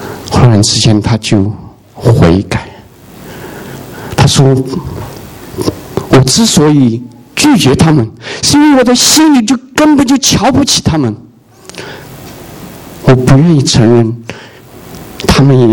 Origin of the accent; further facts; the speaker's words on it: Singapore; 我来自新加坡，我知道新加坡有个很著名的红灯区